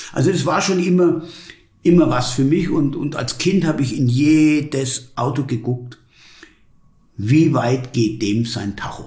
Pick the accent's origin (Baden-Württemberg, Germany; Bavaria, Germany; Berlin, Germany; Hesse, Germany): Bavaria, Germany; Rothenburg; also born or lived in Schillingsfürst / Wettringen; Ja, ich bin gebürtig aufgewachsen, Schule gegangen in Rothenburg, geboren in Schillingsfürst. Und mein Vater war Zahnarzt in Wettringen, einem 430-Seelen-Ort. Und da bin ich aufgewachsen